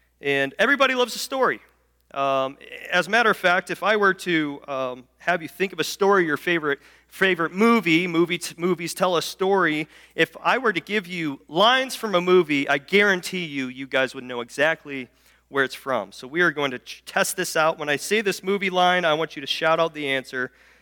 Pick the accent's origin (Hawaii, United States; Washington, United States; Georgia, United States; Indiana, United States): Indiana, United States; Cedar Lake; now in Illinois, United States; I grew up in Cedar Lake, Indiana, on the east side of the lake, so I am what's known as a lake rat, and born and raised here, lived here for 22 years, and then met my wife, and then now we live in Illinois.